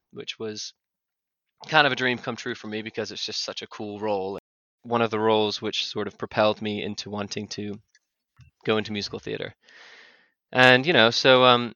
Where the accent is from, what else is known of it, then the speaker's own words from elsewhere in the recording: Kingston, New York, United States; born there; also born or lived in United Kingdom; I was born in Kingston, New York State. I'm half American, half British, and I've spent my life sort of in between America and the UK.